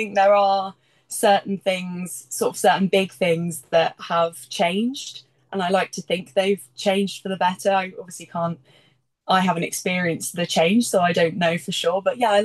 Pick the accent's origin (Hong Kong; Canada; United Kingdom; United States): United Kingdom; South West England; I'm from Devon, which is quite far away. So I kind of came to Kent.